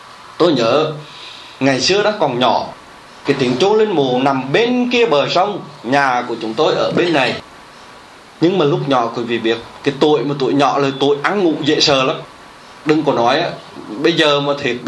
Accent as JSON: {"language": "Vietnamese", "town": "Long Thọ", "region": "Thừa Thiên Huế", "country": "Vietnam", "tie": "born or raised there", "said": "cái canh gà ở bên chỗ cái vùng mà Long Thọ ở bên này, mà vùng Long Thọ là quê hương của chúng tôi."}